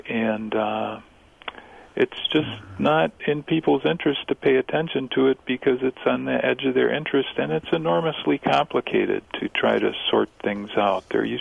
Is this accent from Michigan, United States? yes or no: yes; Trenton, Michigan, United States; also born or lived in Milwaukee; I grew up in Trenton, Michigan, which is right where Gros Isle is